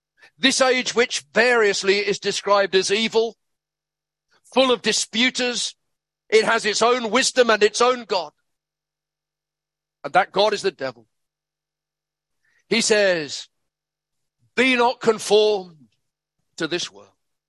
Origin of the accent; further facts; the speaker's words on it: London, United Kingdom; I remember growing up in London, I thought the world was, what that meant was, that the world was pubs, clubs, and cinemas.